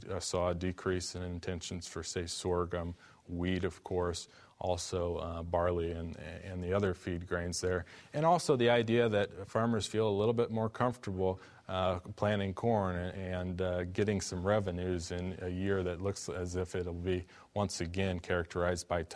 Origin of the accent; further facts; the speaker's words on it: Paxton, Illinois, United States; I grew up in a farm community, Paxton, Illinois. My parents were not farmers. My grandparents and uncles were farmers.